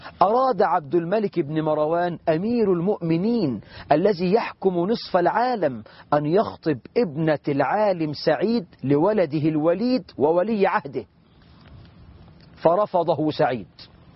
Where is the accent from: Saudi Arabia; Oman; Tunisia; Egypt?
Egypt; عندنا في مصر 12 مليون بنت عانس